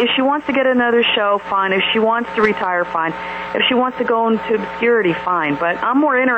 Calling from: Columbus, Ohio, United States; Hey, Kevin … from Columbus again.

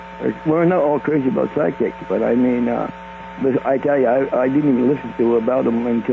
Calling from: Quebec, Canada; from Quebec.

